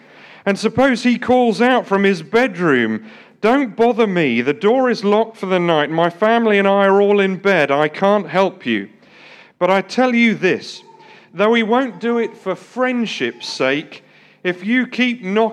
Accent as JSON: {"language": "English", "region": "South West England", "country": "United Kingdom", "tie": "born or raised there", "also_born_or_lived": "Grantham", "said": "I grew up down in the West Country, ERR, where the farmers are. So I grew up down there just south of Bristol. But I moved back to Grantham when I was 18"}